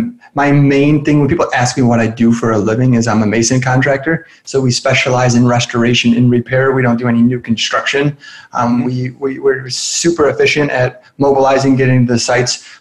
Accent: Detroit, Michigan, United States; I'm from the Detroit area. Everything has to do with vehicles. And my parents are both auto workers

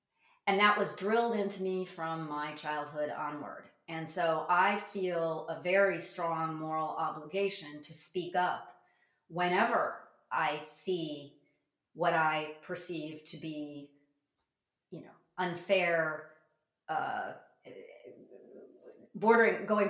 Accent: United States; as a Jewish as an American Jew, I was a Reformed Jew in my case, I was raised on what I refer to as, you know, Holocaust tales.

